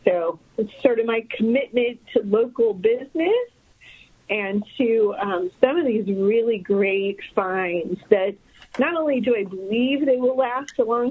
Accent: Midwest, United States; I had never been to polo. I grew up in the Midwest, so that wasn't something that was part of my life.

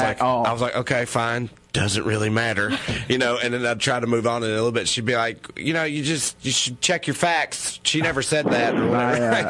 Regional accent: Salina, Tennessee, United States; my hometown, Salina, Tennessee, it's such a small town. Everybody knows everybody.

